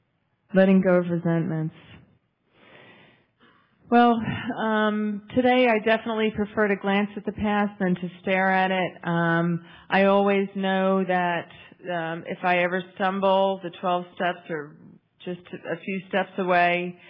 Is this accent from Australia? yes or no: no; Ireland; I think it's just because I'm Irish.